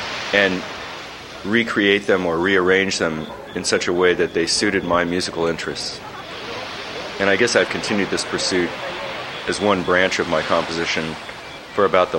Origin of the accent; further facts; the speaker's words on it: Columbus, Ohio, United States; born there; I was born in 1954 in Columbus, Ohio.